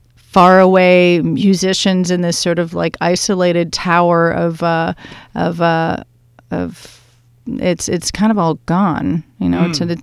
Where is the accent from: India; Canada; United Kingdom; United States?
Canada; So I am grateful as a Canadian who was raised in very much independent arts